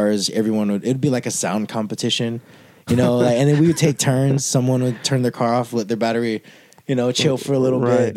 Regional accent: Ewa Beach, Hawaii, United States; Just like, yeah, I'm from Eva Beach, you know.

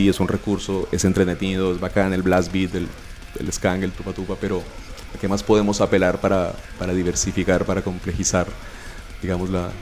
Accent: Colombia; siendo latino, siendo colombiano, siendo migrante también desde aquí

